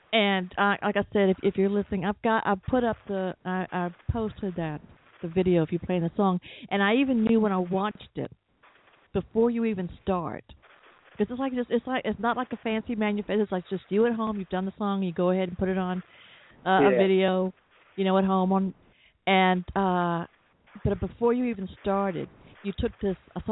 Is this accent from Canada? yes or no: no; the South, United States; accent: southern; Okay, it's bad enough with my southern accent